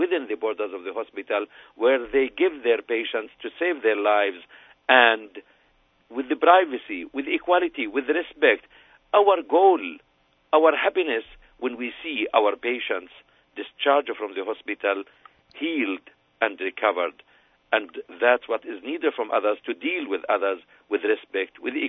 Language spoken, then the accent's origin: English; Gaza Strip, Palestine; I am Palestinian from Gaza Strip